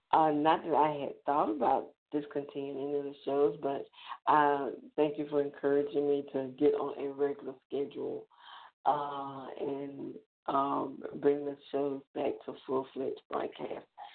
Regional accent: Deep South, United States; Growing up in the Deep South and accustomed to tornadoes and hurricanes

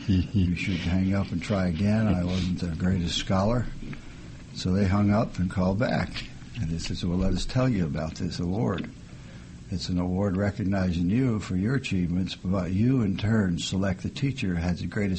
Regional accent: Saugerties, New York, United States; Born and raised in Saugerties, New York, on the Hudson River, about 10 miles outside of Woodstock. Born into a family of 10 children.

